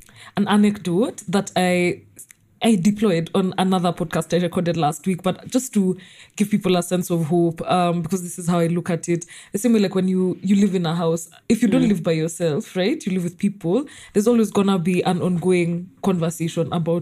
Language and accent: English; Kenya; So we are Kenyan, so there's a very hallowed place where we hold resistance movements